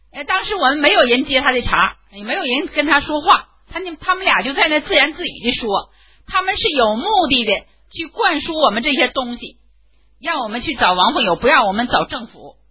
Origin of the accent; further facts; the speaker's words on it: Liaoning, China; born there; 那么我生在辽宁，在辽宁政府的领导下我能过上今天这样日子